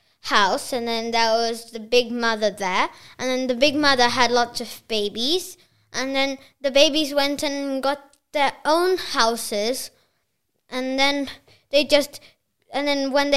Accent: Bangalore, Karnataka, India; And that somewhere is in my hometown, Bangalore.

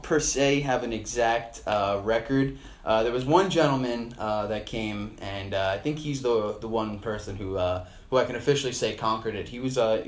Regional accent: Long Island, New York, United States; I am from Long Island, New York.

